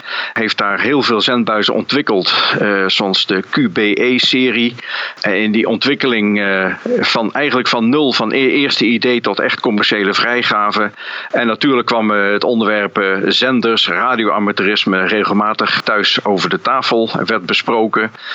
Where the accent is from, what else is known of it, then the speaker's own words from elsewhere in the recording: Geldrop, North Brabant, Netherlands; now in Almelo, Netherlands; Ik ben 62 jaar oud. Ik woon in Almelo. Ik heb een technische achtergrond en ik kom oorspronkelijk uit Gelderop in Brabant. En ik woon sinds 1981 in Almelo